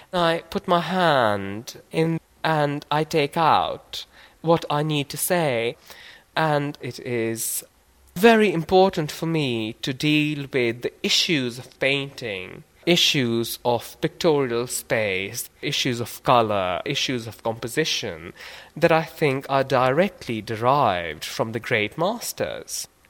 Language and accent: English; Jammu and Kashmir, India; now in London, United Kingdom; I came from Kashmir. I live and work in London.